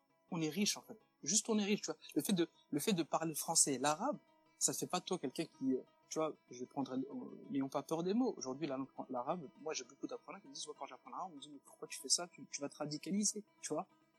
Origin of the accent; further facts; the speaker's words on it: France; la France en particulier pour nous, parce qu'on est français